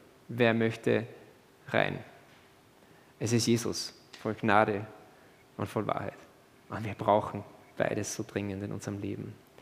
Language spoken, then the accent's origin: German; Austria; Denn bei uns in Österreich zumindest ist es so üblich, dass man nicht gleich alle Türen aufmacht, oder?